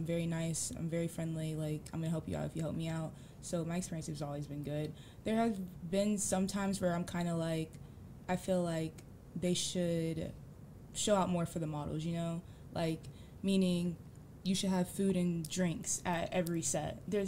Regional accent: Phoenix, Arizona, United States; I'm originally from Phoenix, Arizona.

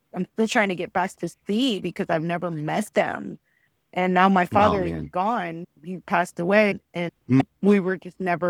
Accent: Texas, United States; born there; So I have a Cuban father, I have a Mexican mother, but I am American. I was born here in Texas.

